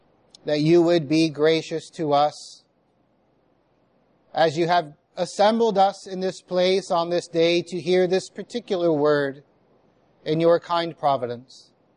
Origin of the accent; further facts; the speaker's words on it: Miami, Florida, United States; Growing up in Southwest Dade County in Miami, in a Cuban, largely Cuban family